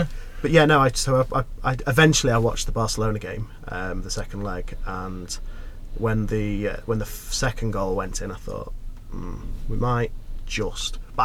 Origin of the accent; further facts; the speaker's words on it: Doncaster, Yorkshire and the Humber, United Kingdom; So I'm from Doncaster originally, yeah.